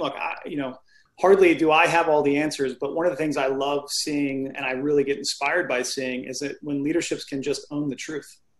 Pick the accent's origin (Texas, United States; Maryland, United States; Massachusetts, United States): Maryland, United States; Baltimore; I grew up in Baltimore. I grew up in East Baltimore, most notably for where they shot The Wire.